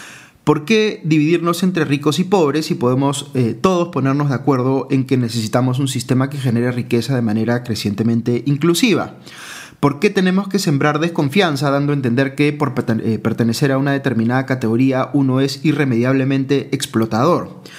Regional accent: Peru; Los peruanos y peruanas somos trabajadores, cálidos, fraternales, luchadores.

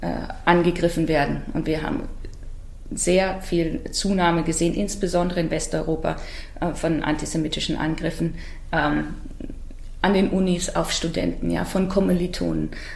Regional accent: Bavaria, Germany; Ich bin im Bayerischen Wald aufgewachsen, da gab es weit und breit keine jüdische Gemeinde.

